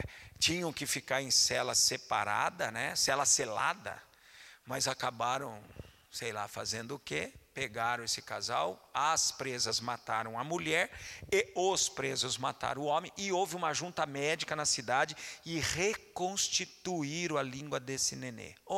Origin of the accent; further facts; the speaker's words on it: Sorocaba, São Paulo, Brazil; Tem um caso lá na minha cidade, em Sorocaba